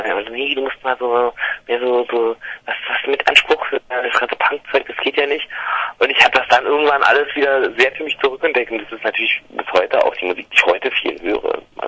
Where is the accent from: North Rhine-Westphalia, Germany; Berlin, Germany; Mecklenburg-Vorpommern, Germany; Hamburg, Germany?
Berlin, Germany; Ich komme aus Berlin, ist ja klar, da kriegt man ….